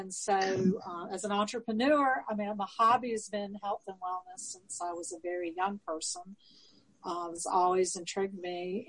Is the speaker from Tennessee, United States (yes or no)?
no; Atlantic Beach, North Carolina, United States; I'm from Atlantic Beach, North Carolina.